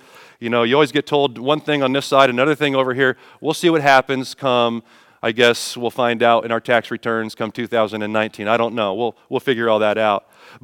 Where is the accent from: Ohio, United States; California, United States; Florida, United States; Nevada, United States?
Ohio, United States; Dayton; I was from Dayton